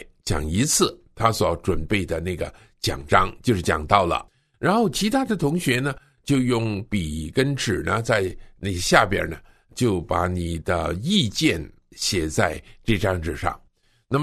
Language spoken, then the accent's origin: Chinese; China; 我想把我们中国人对于那个表达方面的那个缺乏呢